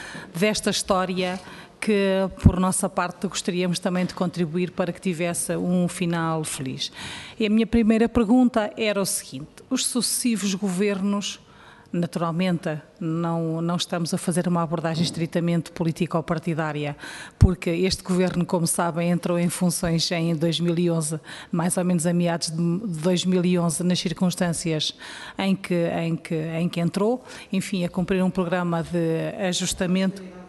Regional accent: Leiria, Portugal; na minha área eu sou de Leiria

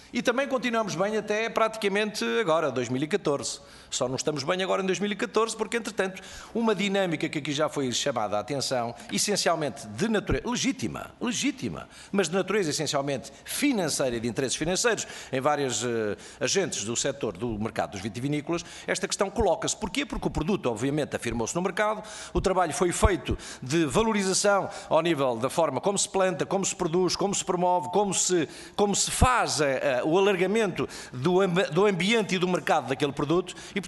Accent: Viana do Castelo, Portugal; esta delegação tão representativa e tão significativa da sub-região Monção Malgaço, portanto da minha terra também.

